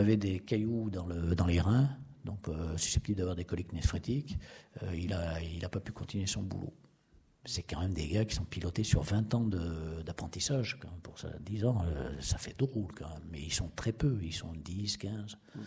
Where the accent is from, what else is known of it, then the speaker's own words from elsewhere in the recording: France; Je veux dire, je suis français, c'est peut-être pas la peine de montrer tous les systèmes de verrouillage de l'arme atomique